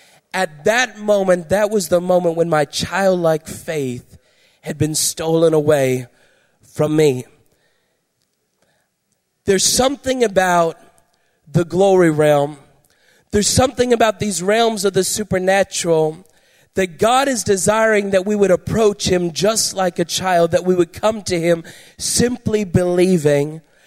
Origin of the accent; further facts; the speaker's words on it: London, Ontario, Canada; And I was born and raised in London, and I remember being at my home in London one afternoon